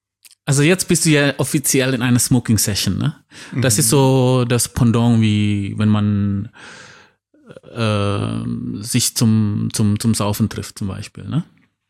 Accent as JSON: {"language": "German", "country": "Indonesia", "second_language": "German", "said": "Ich komme ja aus Indonesien."}